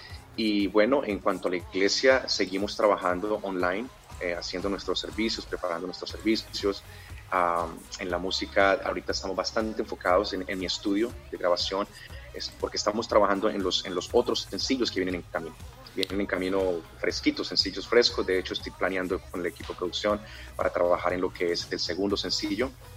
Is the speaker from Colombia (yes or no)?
yes; Colombia; porque yo creo que ya es hora que nosotros como colombianos también podamos